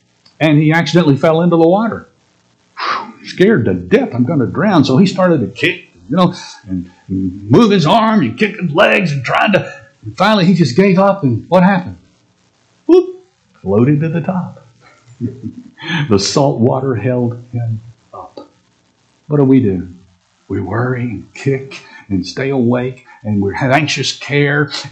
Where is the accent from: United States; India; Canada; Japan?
United States; Tennessee; I was born and raised in Tennessee, and boy, those magnolias are just gorgeous.